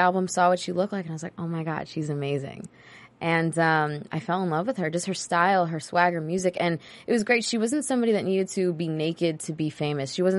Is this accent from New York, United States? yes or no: yes; Queens, New York, United States; I love her, but … 's my girl. We're both from Queens.